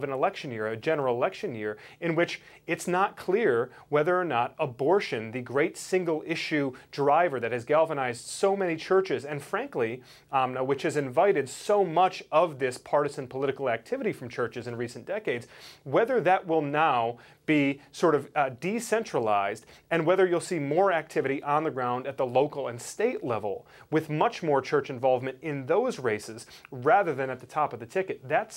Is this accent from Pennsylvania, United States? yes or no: no; Brighton, Michigan, United States; Bill Bolin actually leads a church in my hometown in Brighton, Michigan.